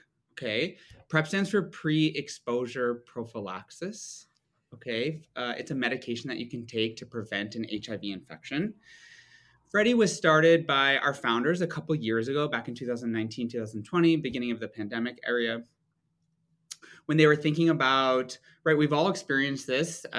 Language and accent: English; United States; now in Toronto, Canada; I'm American, actually, but I've lived up in here in Canada for a couple years, and I love being up here. I'm based out of here in Toronto.